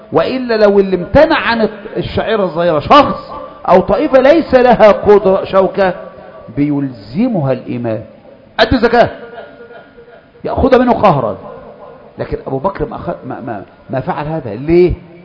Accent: Egypt; ما احنا مصريين زي بعض.

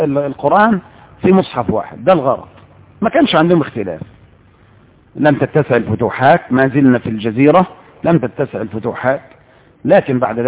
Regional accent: Egypt; دي كانت عندنا في مصر.

